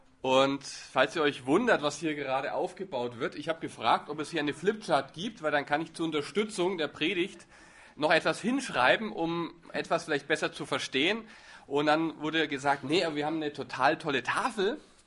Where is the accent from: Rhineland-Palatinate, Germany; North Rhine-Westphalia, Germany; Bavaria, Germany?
Bavaria, Germany; Forchheim; ich bin ein Bayer, aber eigentlich ein Franke. Ja, weiß ich nicht, ob das noch zählt. Ein Oberfranke genau genommen aus der Stadt Forchheim. Dort bin ich aufgewachsen, groß geworden.